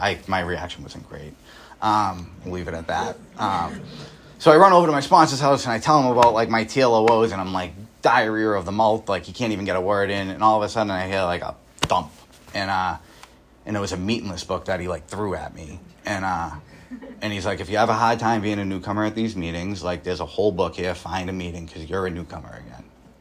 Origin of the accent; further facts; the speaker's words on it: Boston, Massachusetts, United States; I grew up in East Boston, guys. They're not smoking hookah over there, right?